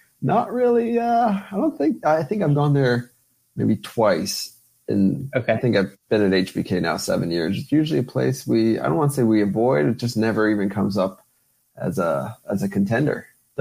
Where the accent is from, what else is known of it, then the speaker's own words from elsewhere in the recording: Austintown, Ohio, United States; because I grew up in Austin Town.